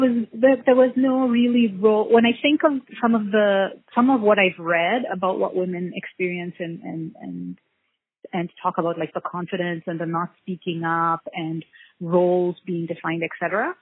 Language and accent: English; Kenya; because I'm from Kenya and live here